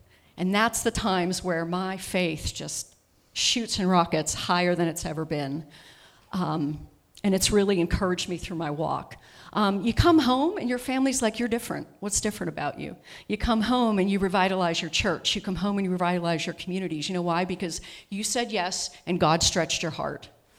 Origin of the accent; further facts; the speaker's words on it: Pittsburgh, Pennsylvania, United States; I grew up in Pittsburgh, Pennsylvania. My relatives came from Slovakia area to work in the mills, steel mills in Pittsburgh.